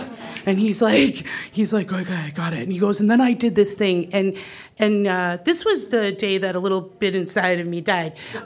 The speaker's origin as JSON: {"language": "English", "town": "Boston", "region": "Massachusetts", "country": "United States", "tie": "born or raised there", "said": "went to an inner city Boston public high school."}